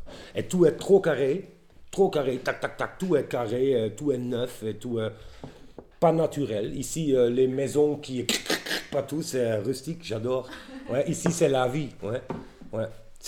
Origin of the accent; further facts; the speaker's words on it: Netherlands; moved away; Et ici, je retrouve la cohésion sociale, la vie sociale, comme quand j'étais jeune au Pays-Bas.